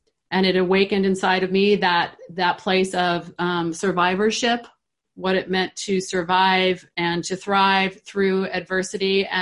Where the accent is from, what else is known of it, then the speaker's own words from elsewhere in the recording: San Francisco, California, United States; I have two moms and a dad, and I grew up in San Francisco. In the early 70s.